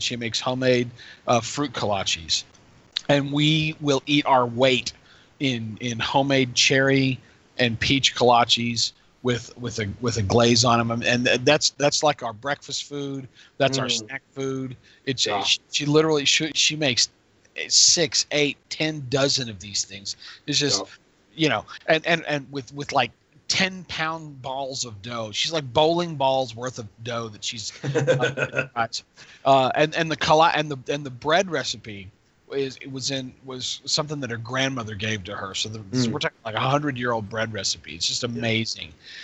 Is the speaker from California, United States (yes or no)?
no; Texas, United States; first, tamales, because I'm a Texan.